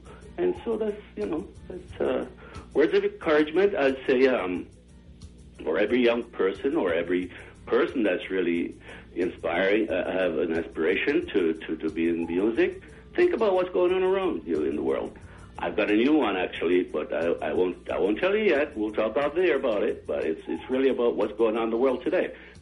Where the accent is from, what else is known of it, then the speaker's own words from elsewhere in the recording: London, United Kingdom; I grew up in London, England.